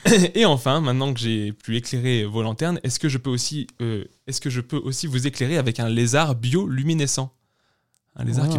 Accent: United States; J'ai pas calculé en Celsius, hein, désolé, je suis américain.

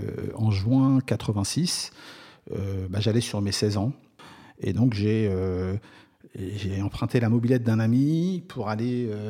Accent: Créteil, Île-de-France, France; j'ai toujours grandi à Créteil, j'ai fait ma scolarité à Créteil. Et puis je me suis installé à Créteil, puis là je suis pas très loin puisque Saint-Maur c'est de l'autre côté de la Marne, donc voilà, j'ai mes racines cristoliennes

